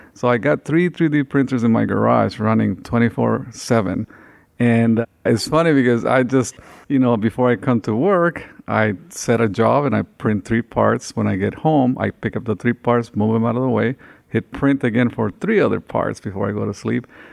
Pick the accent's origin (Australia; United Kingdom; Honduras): Honduras; now in United States; So I came from Honduras in 1990, and my whole goal to come into this country was to learn how to build robots.